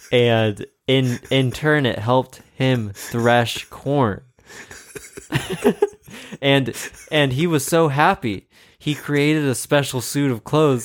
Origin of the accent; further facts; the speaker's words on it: Ireland; I am Irish.